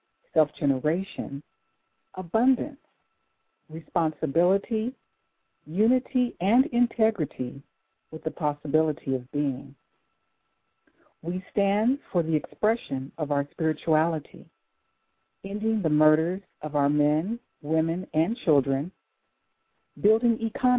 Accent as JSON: {"language": "English", "region": "California", "country": "United States", "tie": "born or raised there", "said": "The second week is Let's Celebrate with host Shakaysha Showers out of California, my hometown."}